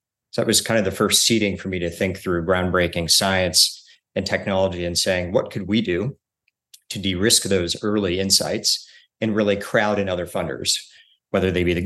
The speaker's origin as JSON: {"language": "English", "town": "Houston", "region": "Texas", "country": "United States", "tie": "born there", "also_born_or_lived": "Indonesia / North Africa / Middle East", "moved": "yes", "said": "So I was born in Houston, in Texas, meaningful because you're wearing a UT shirt at the moment, and born in Houston, but really lived most of my life abroad."}